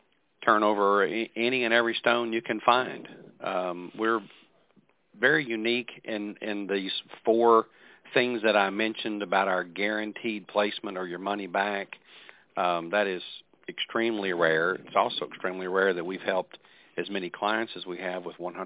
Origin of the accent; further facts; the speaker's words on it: Texas, United States; Yeah, I'm a Texan, okay.